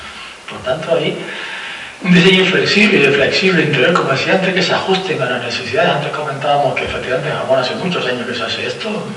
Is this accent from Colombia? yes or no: no; Fuerteventura, Canary Islands, Spain; yo recuerdo de hace muchos años, que yo soy de Fuerteventura